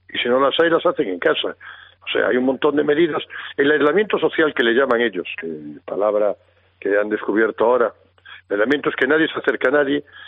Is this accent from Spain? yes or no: yes; Spain; Como español me siento avergonzado